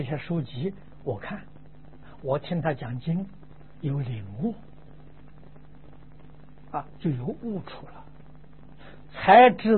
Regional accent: China; 就是我们中国人讲的速成啊

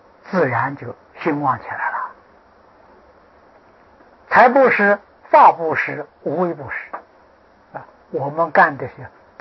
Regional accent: China; moved away; 中国是我们的故乡啊，海外的人哪一个不想家呢？

